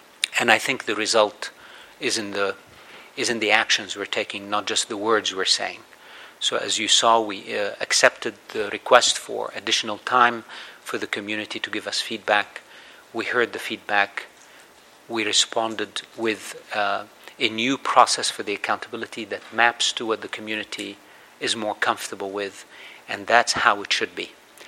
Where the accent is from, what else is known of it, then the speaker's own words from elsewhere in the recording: Los Angeles, California, United States; Good morning to all of you, to my hometown. It's good to be home. It's my first ICANN meeting where I get to go sleep in my bed, and it feels very good, really. It's very special. It's not always cloudy